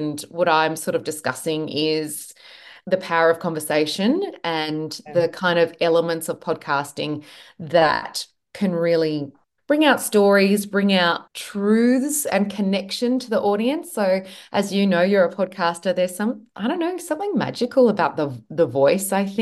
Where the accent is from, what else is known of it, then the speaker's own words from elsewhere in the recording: New South Wales, Australia; I didn't grow up in the country. I grew up in Western Sydney, so very different. I grew up near Penrith